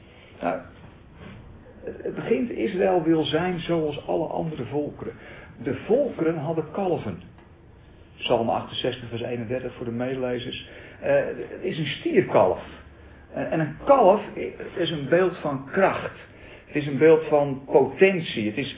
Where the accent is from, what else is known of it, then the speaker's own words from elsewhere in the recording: Holland, Netherlands; ik kom zelf uit Holland en die Hollanders die zijn gewend om heel erg binnen de lijntjes te kleuren.